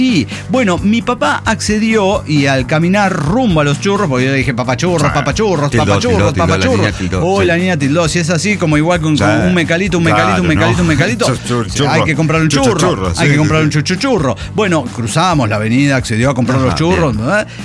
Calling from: Oaxaca, Mexico; de Oaxaca.

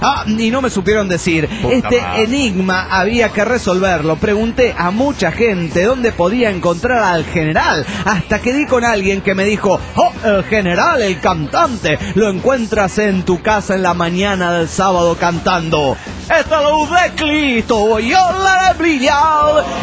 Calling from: Tuluá, Valle del Cauca, Colombia; de Tuluay, Cartago, Colombia.

